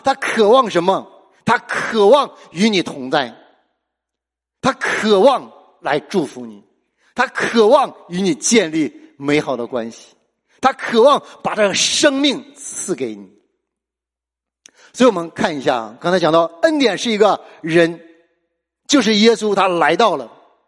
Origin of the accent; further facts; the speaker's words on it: China; 我们中国人都深因此道，在中国办事儿